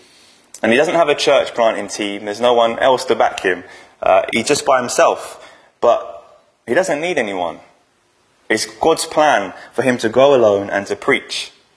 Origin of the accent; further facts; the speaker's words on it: London, United Kingdom; A bit like my hometown, London. Some of you listening and hearing my accent's a bit suspect. It's not an Oldham accent. It's because I'm from London, right?